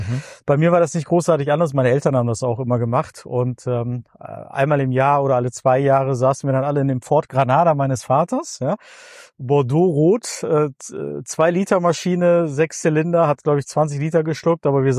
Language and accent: German; Mülheim an der Ruhr, North Rhine-Westphalia, Germany; also born or lived in Münster; Ja, also tatsächlich bin ich ein Kind des Ruhrgebiets, wie man so schön sagt. geboren und aufgewachsen in Mühlheim an der Ruhr. Mich hat zwischenzeitlich mal beruflich hier und dahin oder fürs Studium hier und dahin gezogen. Also ich habe lange Zeit auch in Münster gelebt, tatsächlich studiert dort. War auch ein paar Jahre in Hamburg